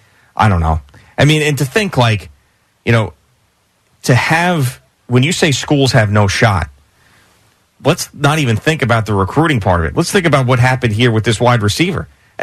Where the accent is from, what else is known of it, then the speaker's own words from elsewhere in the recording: New York, United States; I mean, I'm not the biggest college football fan growing up in New York, where we didn't really have a team.